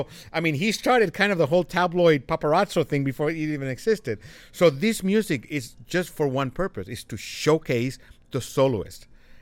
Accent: Costa Rica; I grew up in Costa Rica, and, you know, we are known for our national parks, and growing up in a city that has both oceans within a couple of hours' drive, we grew up basically surrounded by nature.

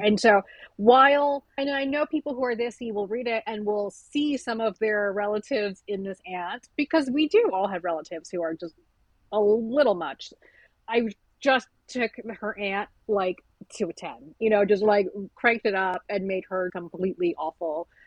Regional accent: Texas, United States; moved away as an adult; now in New York, United States; I was when I was 18 and I moved from Texas to New York.

